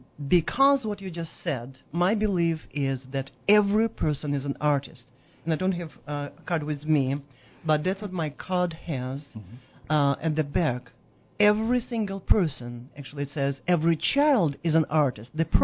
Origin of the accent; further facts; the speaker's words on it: Russia; English is a second language; I'm from Russia, as you heard.